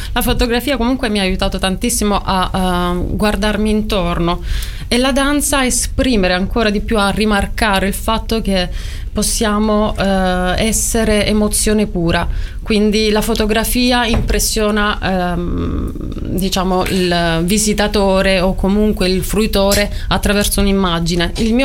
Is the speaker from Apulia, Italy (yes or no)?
yes; Galatina, Apulia, Italy; sono di Galatina.